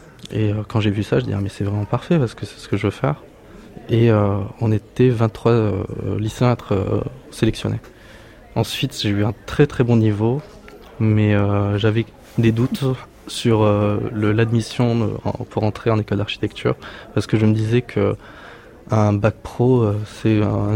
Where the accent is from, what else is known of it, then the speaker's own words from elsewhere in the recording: Bordeaux, Nouvelle-Aquitaine, France; Vu que je suis de Bordeaux, quand je passais devant l'école, je rêvais